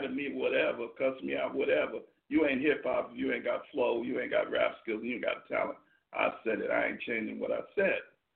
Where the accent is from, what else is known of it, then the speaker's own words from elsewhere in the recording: Brooklyn, New York, United States; I'm from Brooklyn, New York. I'm from hip hop.